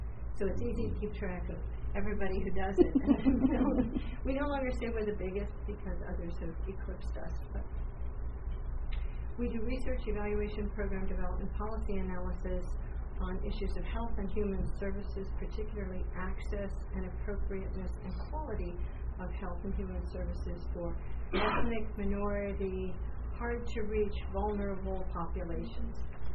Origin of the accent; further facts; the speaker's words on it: Chicago, Illinois, United States; from Chicago